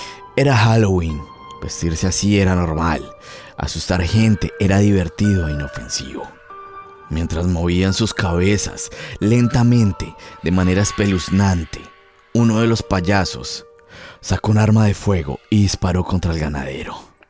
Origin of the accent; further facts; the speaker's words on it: Colombia; en el año 2018, en mi país, Colombia.